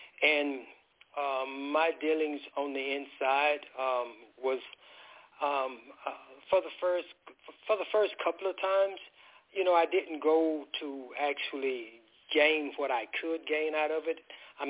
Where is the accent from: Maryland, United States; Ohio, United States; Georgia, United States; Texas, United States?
Texas, United States; Yes, Angela … I'm originally from Texas.